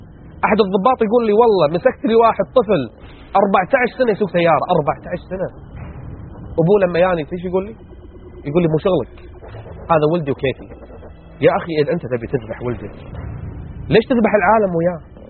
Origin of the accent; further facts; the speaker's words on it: Kuwait; حنا حتى احترام شارع المشاة ما عندنا بالكويت